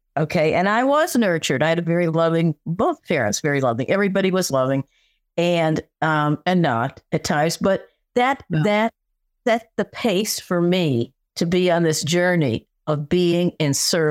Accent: Connecticut, United States; I grew up on the East Coast. Some people know I'm from Connecticut originally.

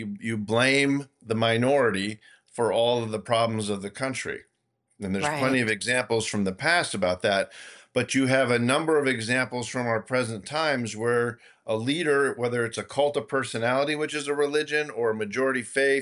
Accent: Massachusetts, United States; also born or lived in Rhode Island; I grew up in Massachusetts and Rhode Island, and a Patriots fan too.

